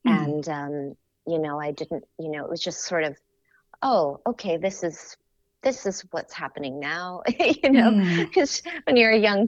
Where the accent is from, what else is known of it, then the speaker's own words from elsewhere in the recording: Contra Costa County, California, United States; I grew up in the East Bay, which is kind of a large area, so specifically Contra Costa County.